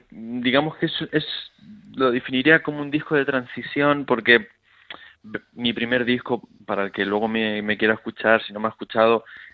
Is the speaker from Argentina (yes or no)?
no; Lanzarote, Canary Islands, Spain; now in Madrid, Spain; yo me crié en Lanzarote, pero mi familia son de la península y siempre he estado muy ligado a los dos sitios